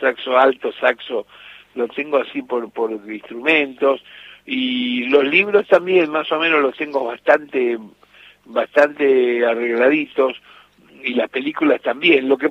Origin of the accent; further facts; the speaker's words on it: Rosario, Santa Fe, Argentina; now in Tigre, Argentina; No somos oriundos de acá, lógicamente, bueno, yo soy de Rosario, cualquiera sabe. Pero digo, ya hace más de 10 años que vivimos en Tigre.